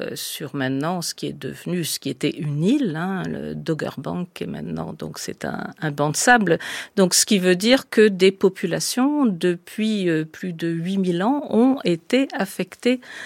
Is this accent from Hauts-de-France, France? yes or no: no; Brittany, France; born there; also born or lived in Canada; je suis née en Bretagne, au bord de la mer. Donc, dès ma plus tendre enfance, en fait, j'ai baigné dans l'Atlantique.